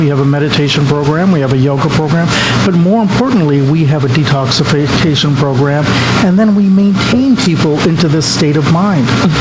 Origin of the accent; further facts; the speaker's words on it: Los Angeles, California, United States; when I grew up in Los Angeles, we were somewhat isolated. We're probably one of the only Indian families.